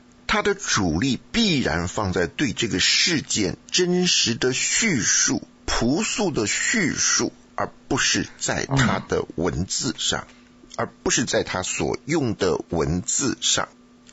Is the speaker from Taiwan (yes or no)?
yes; Taiwan; 我这个从台湾来的土包子